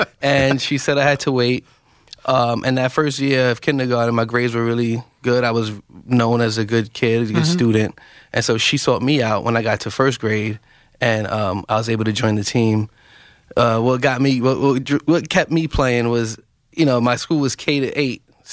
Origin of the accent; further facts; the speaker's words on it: New York City, New York, United States; I grew up in the Bronx, New York.